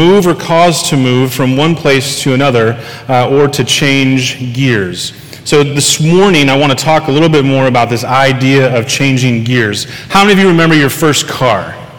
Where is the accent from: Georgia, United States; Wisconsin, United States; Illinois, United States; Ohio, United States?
Ohio, United States; Groveport; I'm from Groveport. So this was normal driving things for me.